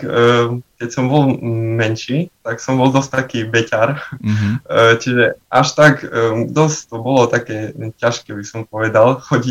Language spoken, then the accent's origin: Slovak; Sobrance, Košice Region, Slovakia; A tak pochádzam zo Sobraniec, mesta Sobrance. Som z kňazskej rodiny. Môj otec je otec duchovný v Sobranciach.